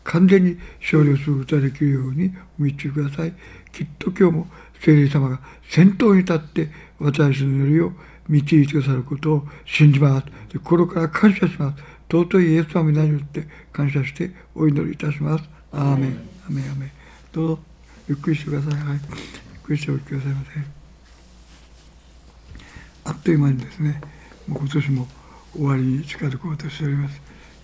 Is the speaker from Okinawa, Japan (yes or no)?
no; Kumamoto, Japan; もうこの私は熊本市人ですけど、熊本市がもうすっかり荒廃に帰しておりました。